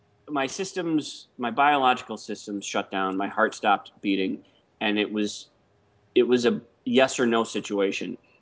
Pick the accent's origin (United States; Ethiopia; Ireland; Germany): Ireland; And I'm Irish.